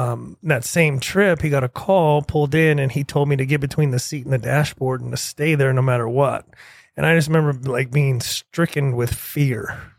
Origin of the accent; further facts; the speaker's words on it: Florida, United States; also born or lived in Ohio; And, you know, I was born in Ohio, but I didn't spend a lot of time there. Just like on the other show, my dad moved to Florida, you know, late 70s, early 80s.